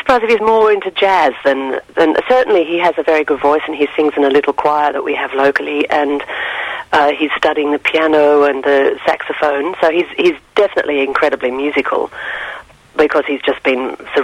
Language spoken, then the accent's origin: English; Geelong, Victoria, Australia; We grew up in Geelong and we used to travel up on the train when I was about 15